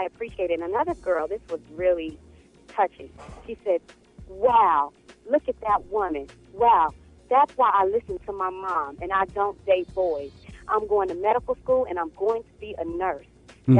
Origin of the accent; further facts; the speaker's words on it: Kansas City, United States; I grew up in South Central. Mm-hmm. I grew up in Kansas City.